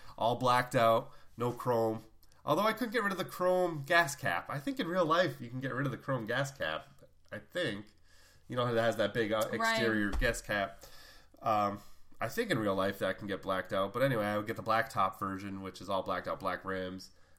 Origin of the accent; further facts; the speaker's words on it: United States; I'm just going to say Forza 5 because I'm an American and I don't care.